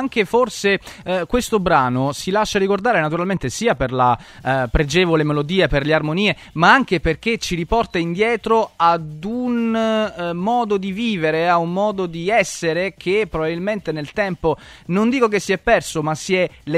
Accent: Bergamo, Lombardy, Italy; ma io sono sono di Bergamo bassa, questa è la verità, capito?

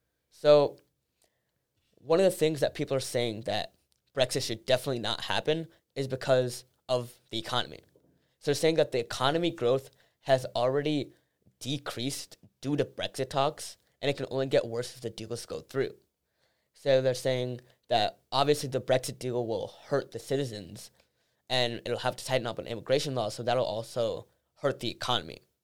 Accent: United States; But I can still have my identity as American and Indian.

